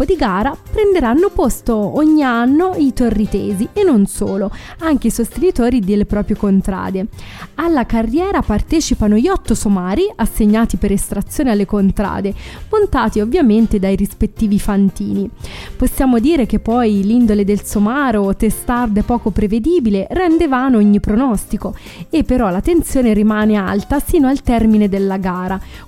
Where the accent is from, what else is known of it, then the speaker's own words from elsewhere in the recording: Siena, Tuscany, Italy; born there; Io sono senese di nascita e andavo sempre a vedere il palio.